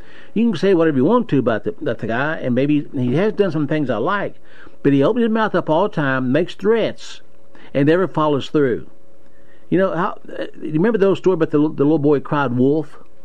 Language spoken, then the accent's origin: English; United States; I'm an American. I live here. I'm born and reared here.